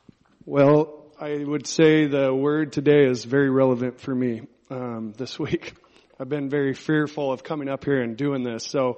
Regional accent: Klamath Falls, Oregon, United States; I'm 34 years old. I grew up in Klamath Falls, Oregon. I'm the oldest of four kids

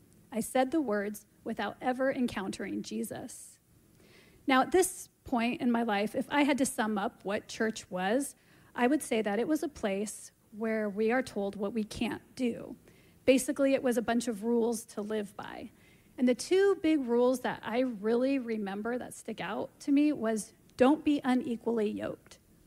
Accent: Oregon, United States; also born or lived in California; I was born in Southern California. I am number 2 to 4 siblings, and we lived in California for 2 years before my family decided to move up to Southern Oregon.

